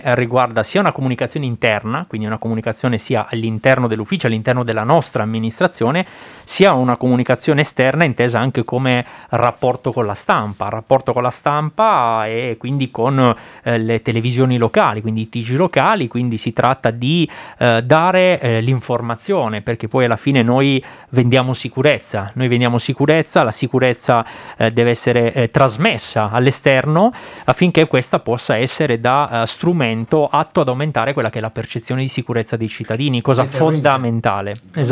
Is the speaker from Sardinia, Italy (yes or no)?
yes; Sassari, Sardinia, Italy; born there; now in Alghero, Italy; Io sono nato a Sassari, quindi provincia di Sassari, ma vivo ad Alghero, quindi a circa 30 km da Sassari, quindi vivo davanti al mare. E io dico sempre che sono un uomo di mare prestato alla montagna.